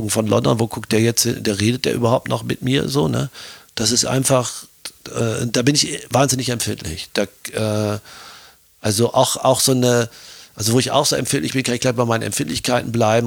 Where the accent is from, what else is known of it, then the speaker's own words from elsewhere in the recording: Germany; now in Austria; ich meine, rede jetzt von mir als Deutscher, als Piefke in Österreich